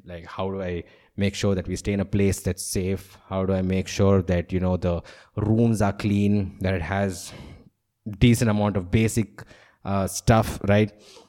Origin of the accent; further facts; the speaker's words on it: Chennai, Tamil Nadu, India; you know, I'm from Chennai, right? And my family obviously moved to Bangalore.